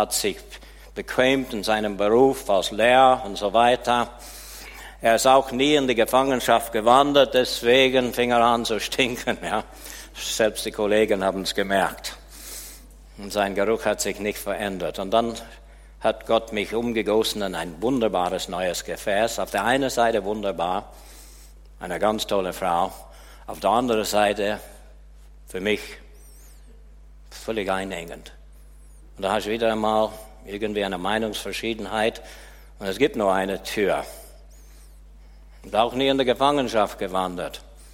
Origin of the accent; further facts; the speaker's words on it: Canada; Das war für mich als Kanadier ein Umgießen. Ich habe für kanadische Verhältnisse ziemlich spät geheiratet.